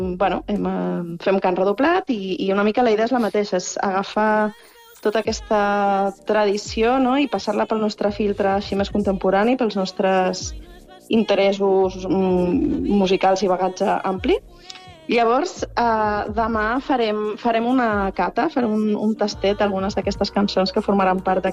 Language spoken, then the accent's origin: Catalan; Ibiza, Balearic Islands, Spain; Sí, sóc eivissenca jo. Encara que no tinguis accent...